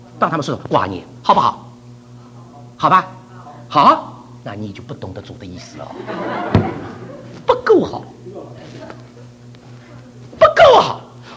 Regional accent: Shanghai, China; also born or lived in Huzhou; 我还喜欢吃我家乡东西。我是浙江湖州人，长大在上海，

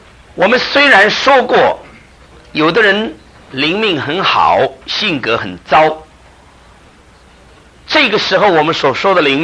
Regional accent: China; 虽然我们中国人说江山易改，秉性难移，难移不是不可能

